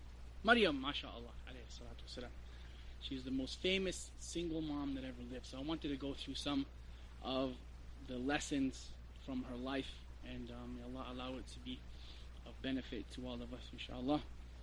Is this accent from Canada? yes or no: yes; Canada; I'm from Canada, so this is still a nice fall day for us.